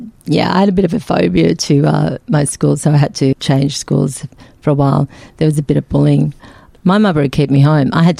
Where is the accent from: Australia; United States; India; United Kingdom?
Australia; Sydney, New South Wales; So it was good growing up in Sydney, especially with a balanced view of it, I think.